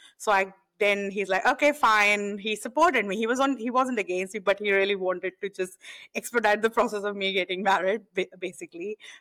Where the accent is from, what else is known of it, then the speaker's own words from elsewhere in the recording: Delhi, India; moved away as an adult; now in Australia; moved to Australia 9 years ago, got married and moved here, in short. But before that, so I'm born and raised in Delhi, India, and I'm a Hindu by background.